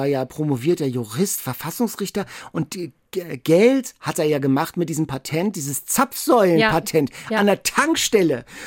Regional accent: Lübeck, Schleswig-Holstein, Germany; ich komme aus Lübeck

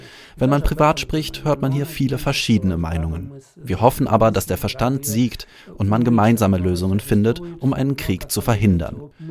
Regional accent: Poland; Wissen Sie, ich selbst bin Pole.

